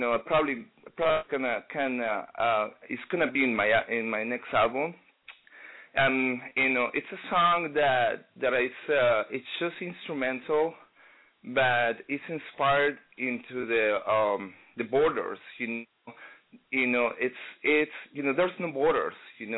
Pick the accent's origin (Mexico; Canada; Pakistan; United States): Mexico; because I say, well, you know, I'm from Mexico, you know, I'm not from here, you know